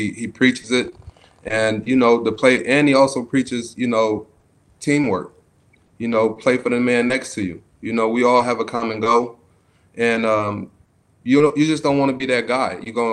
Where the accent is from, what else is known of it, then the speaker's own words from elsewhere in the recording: New York, United States; I'm a Giants. I'm from New York.